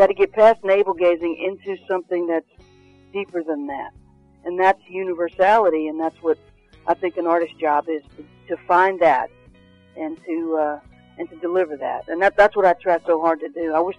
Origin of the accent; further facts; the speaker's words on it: Baton Rouge, Louisiana, United States; So I'm a Southerner born and raised in Baton Rouge, and so when I start to sing, it sounds country